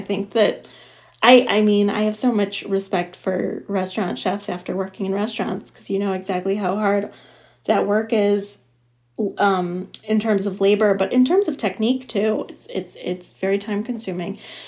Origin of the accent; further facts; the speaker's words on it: Chicago, Illinois, United States; I grew up in outside of Chicago, so the Midwest.